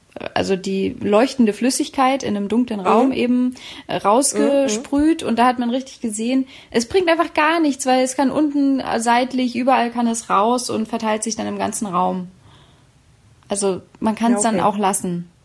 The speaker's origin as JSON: {"language": "German", "region": "Berlin", "country": "Germany", "tie": "born or raised there", "said": "Gibt's noch eine kleine Geschichte, wieder mal aus meiner Heimatstadt Berlin."}